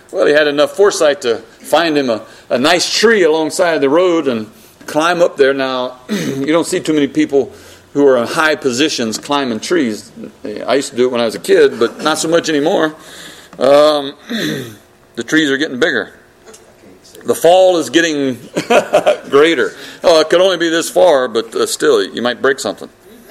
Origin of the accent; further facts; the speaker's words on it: the South, United States; We're all from the South. You know what it means to pester someone.